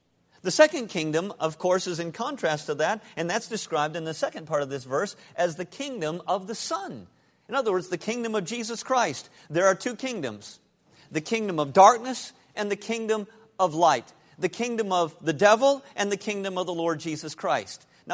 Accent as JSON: {"language": "English", "country": "United States", "said": "Those of you who know me know that I am an American."}